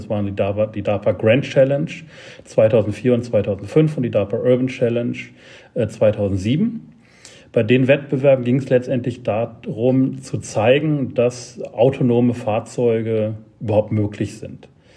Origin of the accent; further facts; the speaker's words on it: Germany; born there; also born or lived in United States; Ich bin in Deutschland geboren, bin dann in den USA auch zur Schule gegangen, habe dann US-Schulabschluss gemacht, habe dann das deutsche Abitur gemacht